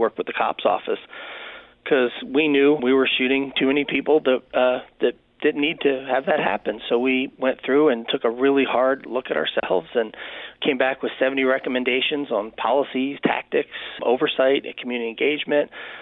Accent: Pennsylvania, United States; I grew up outside of West Philadelphia, so I wasn't born and raised in Las Vegas like Greg was.

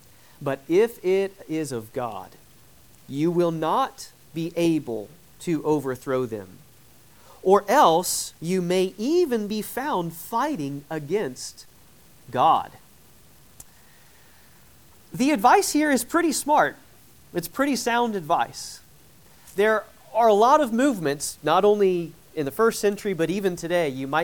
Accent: Westfield, Indiana, United States; I am from Westfield, as was announced already, and I feel a little bit guilty that I have not met most of you before because we're practically neighbors.

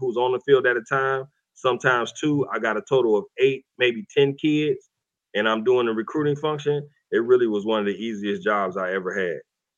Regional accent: Cleveland, Ohio, United States; I'm from Cleveland as well.

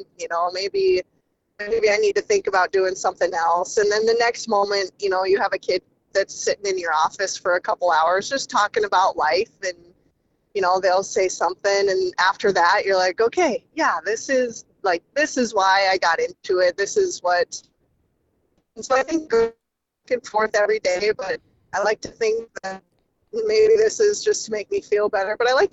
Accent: Oneida, United States; lives in my hometown of Oneida.

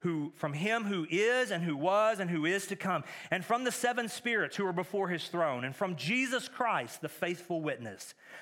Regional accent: Texas, United States; I grew up in East Texas, which is a lot like East Tennessee, kind of like kissing cousins.

